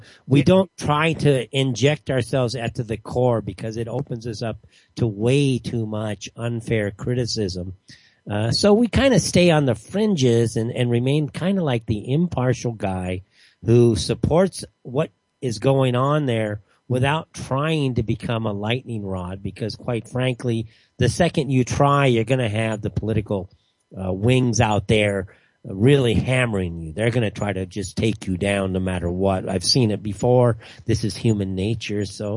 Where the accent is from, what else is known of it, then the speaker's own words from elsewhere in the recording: Los Angeles, California, United States; No, I'm from Los Angeles.